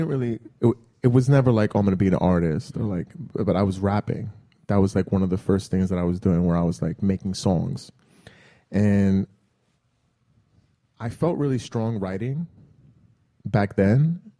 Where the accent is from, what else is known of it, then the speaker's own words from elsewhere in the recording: New York City, New York, United States; I grew up in Queens, but I really just say New York.